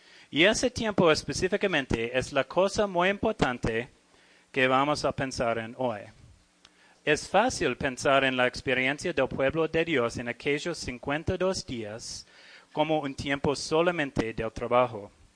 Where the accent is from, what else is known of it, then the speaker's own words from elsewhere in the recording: Australia; Spanish is a second language; moved away; soy de Australia, soy misionero aquí